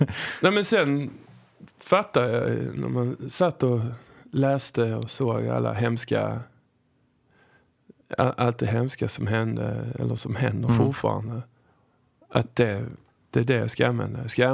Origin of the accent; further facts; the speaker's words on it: Hässleholm, Skåne, Sweden; kom in i min hemkommun Hässleholm